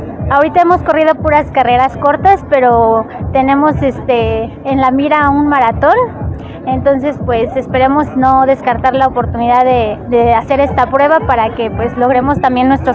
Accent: Ixtapaluca, State of Mexico, Mexico; Soy del Estado de México, de Ixtapaluca.

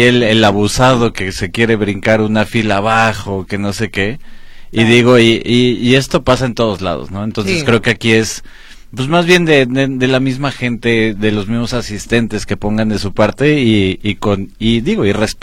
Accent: Mexico; Como buenos mexicanos dejamos todo para el último

